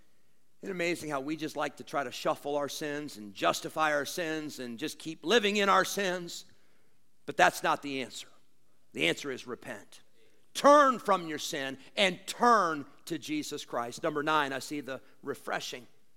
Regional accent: Rockford, Illinois, United States; When I grew up in Rockford at Berean Baptist, they actually had an electric eraser cleaner.

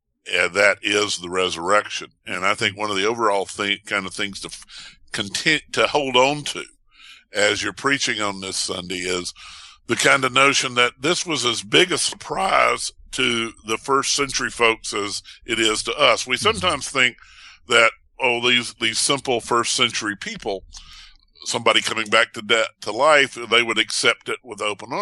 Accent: the South, United States; accent: Southern; I am going to say that the fellowship time will be taken up with David translating my Southern accent to his friends in Seattle.

